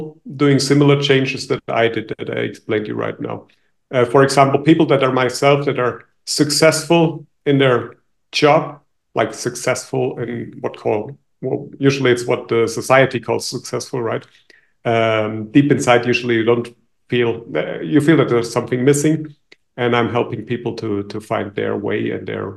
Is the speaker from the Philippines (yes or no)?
no; Germany; also born or lived in Israel; now in Mexico; So I'm from Germany. I lived most of my life in Germany, but the last 3 years before we came here, like from 2019 to 22, we lived in Israel.